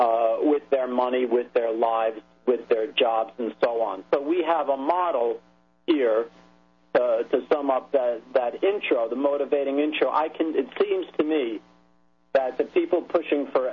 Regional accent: United States; It's very disturbing to me as an American and as a Jew

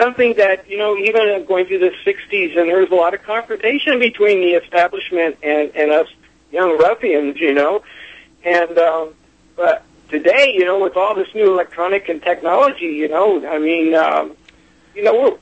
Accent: California, United States; I'm from California, and I graduated in 65 and got drafted in 68

